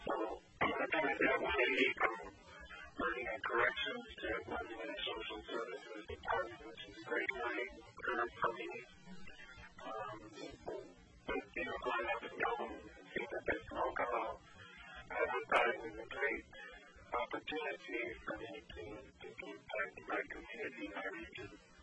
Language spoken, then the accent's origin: English; Alaska, United States; I'm calling in from Mill. Born and raised in Alaska.